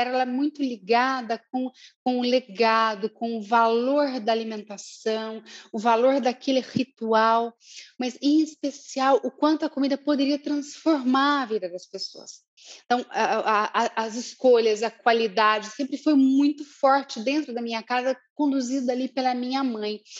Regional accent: Minas Gerais, Brazil; vocês já perceberam pelo meu sotaque, já sabem, eu não nego, eu sou mineira, né? E Minas teve uma influência muito grande

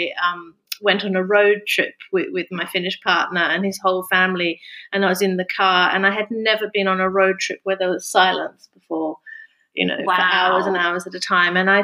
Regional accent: Australia; now in Finland; Like, I come from Australia. I have no idea how to live in this climate

